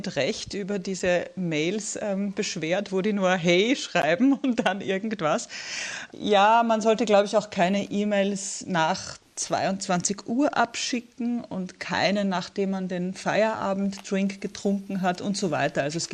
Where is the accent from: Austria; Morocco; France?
Austria; Komischerweise kommt mir als Österreicherin, Sie haben es ja erwähnt, auch vor